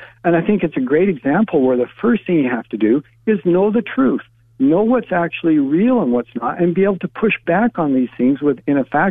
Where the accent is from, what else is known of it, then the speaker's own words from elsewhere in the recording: Salt Lake City, Utah, United States; And when you see cities like my hometown of Salt Lake City